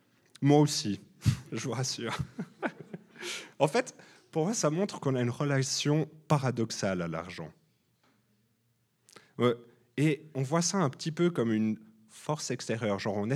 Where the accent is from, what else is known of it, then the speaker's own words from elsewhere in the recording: Switzerland; Là, on est un petit peu touché en tant que Suisse.